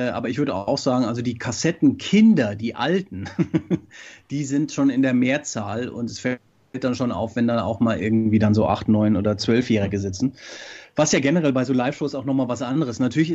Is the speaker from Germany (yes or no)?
yes; Frankfurt, Hesse, Germany; In Frankfurt, was mich sehr freut, in meiner Heimat